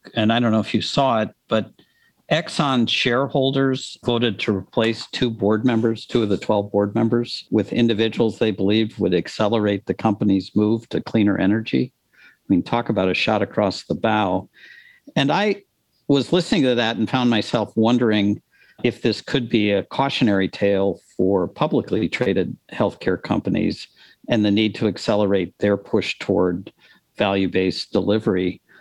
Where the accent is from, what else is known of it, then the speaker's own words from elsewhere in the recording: Minnesota, United States; I grew up in Minnesota, so I'm very familiar with the Minnesota-Wisconsin divide.